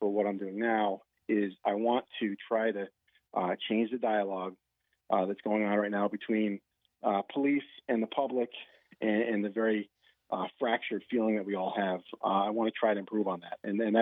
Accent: United States; Yeah, well, I grew up in Sullivan County, which is a rural county, and the state police cover much of the county.

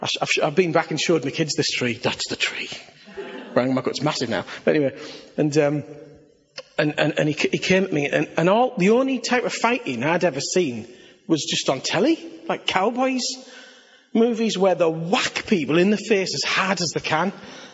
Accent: Billingham, North East England, United Kingdom; I was brought up in Billingham. Someone has to be.

